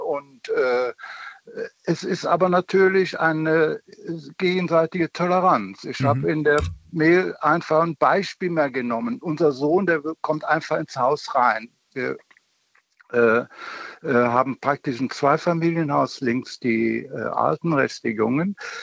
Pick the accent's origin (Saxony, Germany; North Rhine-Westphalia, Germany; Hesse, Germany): North Rhine-Westphalia, Germany; Cologne; born there; ich bin gebürtiger Kölner, Fingerspitzengefühl.